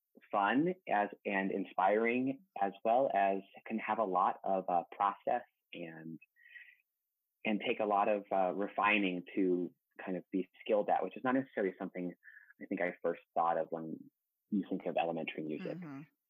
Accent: Norman, Oklahoma, United States; I grew up in Norman.

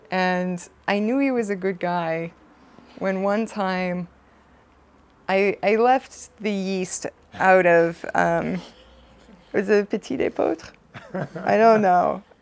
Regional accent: Boston, Massachusetts, United States; It's sorry, excuse me. I'm from Boston. I have no manners.

